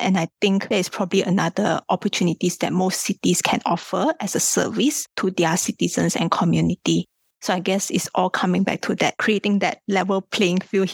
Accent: Kuala Lumpur, Malaysia; So I came from Malaysia. In KL, Kuala Lumpur, entrepreneurship is a big thing.

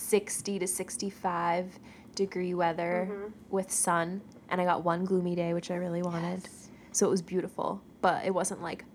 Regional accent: New England, United States; I'm sure most of the people listening, since this is our first episode, know that we're from New England.

